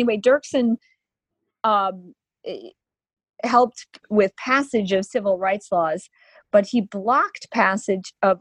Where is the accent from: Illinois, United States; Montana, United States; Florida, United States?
Illinois, United States; I'm from Illinois too, where he was from